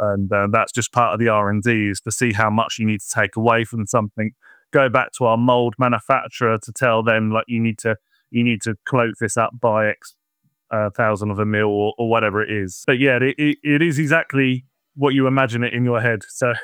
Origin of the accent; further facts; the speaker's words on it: United Kingdom; also born or lived in Germany / Cyprus; I was born in 1987 in Rintel, Gütersloh.